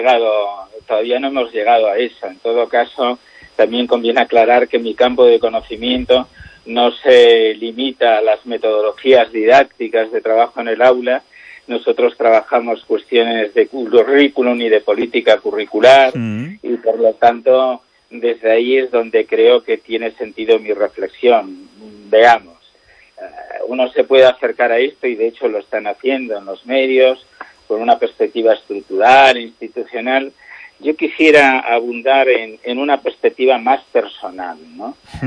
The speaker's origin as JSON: {"language": "Spanish", "town": "A Coruña", "region": "Galicia", "country": "Spain", "said": "Como mucho que soy universitario y que además soy un coruñés que trabaja en Santiago de Compostela"}